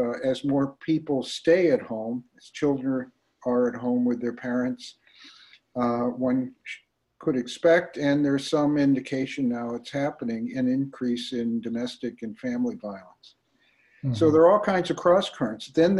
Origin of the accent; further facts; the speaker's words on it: St. Louis, Missouri, United States; No, I grew up in St. Louis.